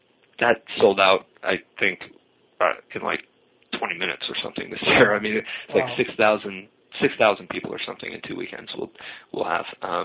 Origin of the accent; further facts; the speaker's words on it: Janesville, Wisconsin, United States; also born or lived in Kenosha; I was born in Kenosha. We moved to Janesville when I was five, and grew up there, baptized Catholic